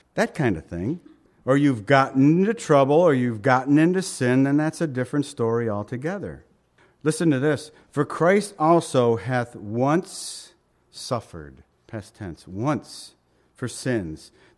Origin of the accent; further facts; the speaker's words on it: United States; now in Toronto, Canada; When we first got up to Toronto, I found it to be okay. But believe it or not, being American, I found I was in a place where it was really hard to defend myself.